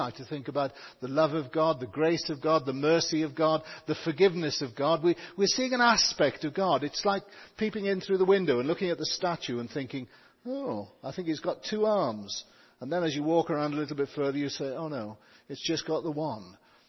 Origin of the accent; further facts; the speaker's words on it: United Kingdom; After all, I'm a Brit, and Canadian feelings and sentiments are probably quite different in that sense.